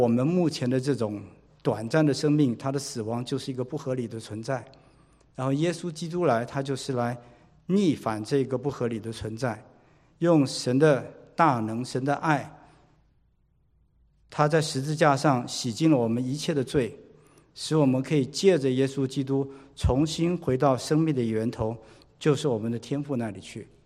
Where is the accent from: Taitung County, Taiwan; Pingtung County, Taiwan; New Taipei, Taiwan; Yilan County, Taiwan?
New Taipei, Taiwan; Xindian; also born or lived in Los Angeles, United States / Texas, United States; now in United States; 我刚来美国的时候，脑子里想我的家乡是台湾，我的家乡是新店